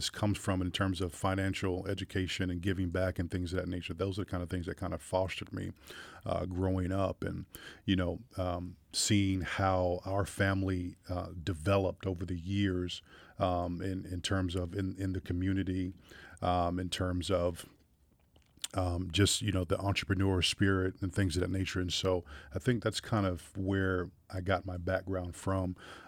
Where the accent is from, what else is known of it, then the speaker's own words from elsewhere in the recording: Anchorage, Alaska, United States; also born or lived in Alabama / Mississippi; born and raised in Anchorage, Alaska. But, you know, I was also raised in the South down in Alabama, Mississippi area. And so, you know, I got some Southern roots to me.